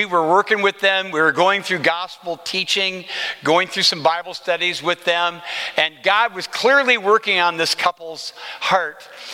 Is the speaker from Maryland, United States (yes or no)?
no; Des Moines, Iowa, United States; I am from Des Moines, Iowa.